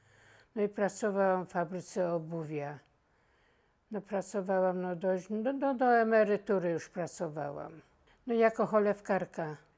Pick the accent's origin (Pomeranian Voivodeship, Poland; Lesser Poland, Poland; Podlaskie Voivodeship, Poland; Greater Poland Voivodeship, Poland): Lesser Poland, Poland; Kraków; No i urodziłam się w Bronowicach Małych, wychowałam się też w Bronowicach Małych, no i dalej mieszkam w Bronowicach Małych. Tylko że przedtem byłam na ulicy Pod Strzechą, a od 1962 roku mieszkam na ulicy Pasternik.